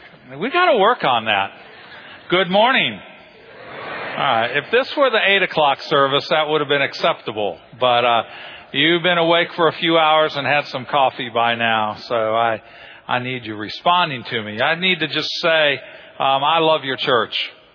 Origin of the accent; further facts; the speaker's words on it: Illinois, United States; I grew up in Illinois, so just moving south, I've improved, you know, the football experience here.